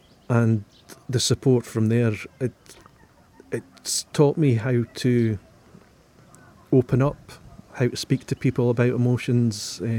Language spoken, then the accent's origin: English; Arbroath, Scotland, United Kingdom; I come from Arbroath, 52 years old